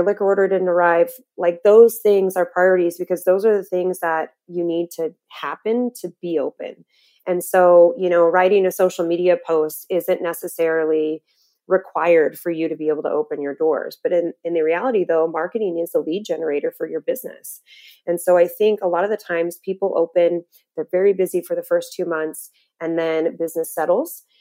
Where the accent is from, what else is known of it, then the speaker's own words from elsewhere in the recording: Las Vegas, Nevada, United States; I'm from Vegas originally.